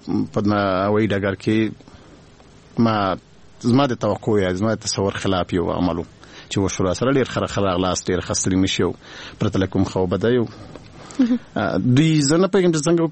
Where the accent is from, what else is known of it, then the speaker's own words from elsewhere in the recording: Jalalabad, Nangarhar, Afghanistan; moved away; کله چې زه له ننګرهار وتلم